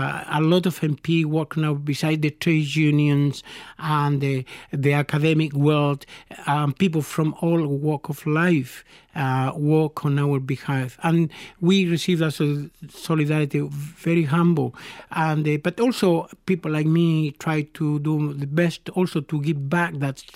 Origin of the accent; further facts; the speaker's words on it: Chile; now in Scotland, United Kingdom; In Chile, of course. In many respects, I am a Scotsman with a different accent, but of course, this is my country too.